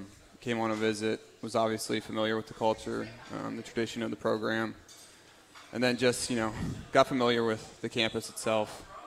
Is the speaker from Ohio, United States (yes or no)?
yes; Pataskala, Ohio, United States; So I'm from Pataskala, Ohio, east side of Columbus.